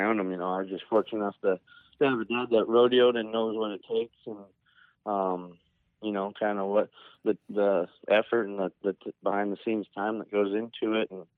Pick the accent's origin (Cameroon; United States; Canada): Canada; Big Valley, Alberta; In Canada. Yeah. We grew up there. And so I went to school in our little hometown there, Big Valley.